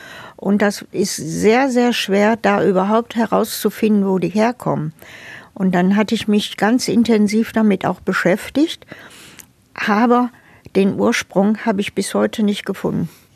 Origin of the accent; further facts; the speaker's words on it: Essen, North Rhine-Westphalia, Germany; ich bin im Essener Norden groß geworden und der Essener Norden, der war schon immer grün, trotz Zechen.